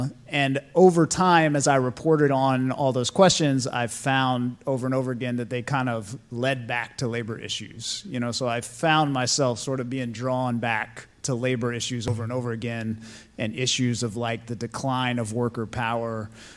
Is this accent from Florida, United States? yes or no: yes; Florida, United States; I've been a journalist for about 20 years. I grew up in Florida.